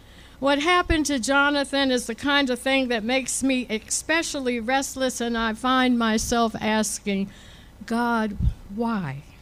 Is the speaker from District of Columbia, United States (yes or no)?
yes; Washington, District of Columbia, United States; I knew the song because I grew up in Washington, D.C., home of … the group that sang it.